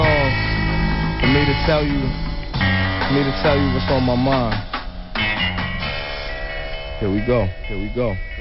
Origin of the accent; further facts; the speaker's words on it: Brooklyn, New York, United States; now in Cape Town, South Africa; I'm from Brooklyn, New York. I live in Cape Town, South Africa.